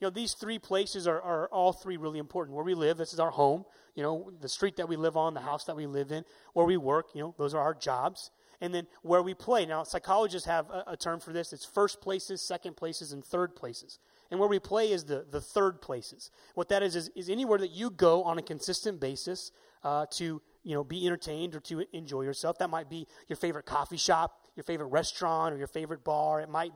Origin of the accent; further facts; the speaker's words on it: Dallas, Texas, United States; also born or lived in Colorado / Oregon; I've never lived in Alabama. I grew up in Dallas, Texas, and then I moved to Colorado, then I moved to Oregon, and now I'm here.